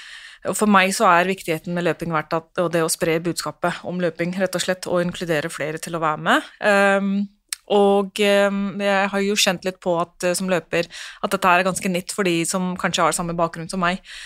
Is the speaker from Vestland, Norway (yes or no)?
no; Oslo, Norway; Og så ble det slik at jeg vokste opp på Romsås